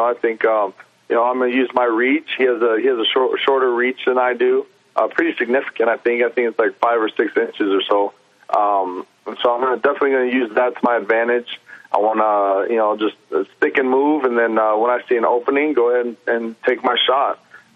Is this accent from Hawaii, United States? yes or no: yes; Hawaii, United States; Yeah, I mean, you know, growing up out there, it's a tough, people think about going out there